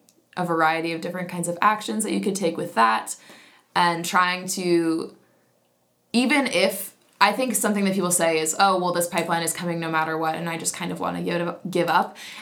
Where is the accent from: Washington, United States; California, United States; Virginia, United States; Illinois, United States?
Virginia, United States; I'm from Virginia, and I've worked on pipelines in Virginia before